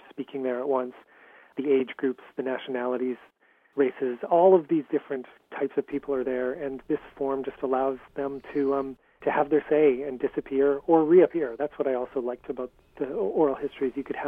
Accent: British Columbia, Canada; also born or lived in London; I'm Canadian and I grew up on the West Coast.

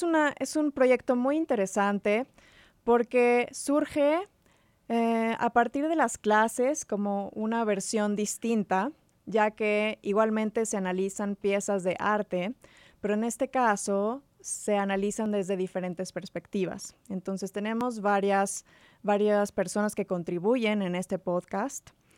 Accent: Mexico; Para mí como mexicana

